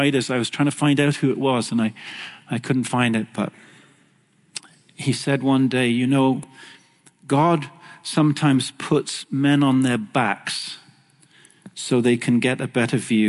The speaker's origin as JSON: {"language": "English", "region": "England", "country": "United Kingdom", "moved": "yes", "lives_now": "Canada", "said": "when I came from England to Canada"}